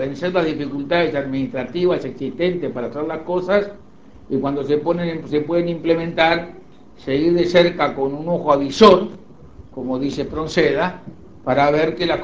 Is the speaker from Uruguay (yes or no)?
yes; Uruguay; Somos todos los uruguayos.